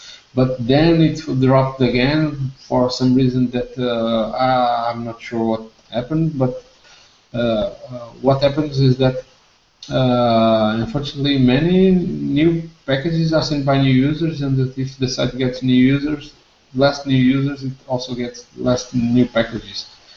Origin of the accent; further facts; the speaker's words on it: Portugal; English is a second language; I'll be spending Christmas in my home country, Portugal.